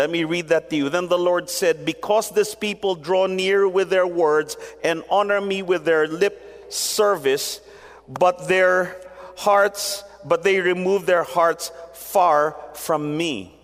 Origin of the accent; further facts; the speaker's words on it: Philippines; we have been brought up in an environment of religiosity in many quarters in our history as Filipino people